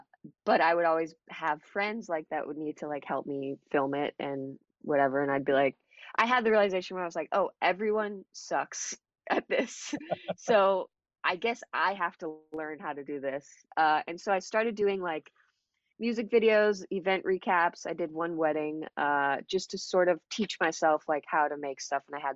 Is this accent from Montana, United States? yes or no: no; Florida, United States; No, I grew up mostly in South Florida, and I was there sort of after high school.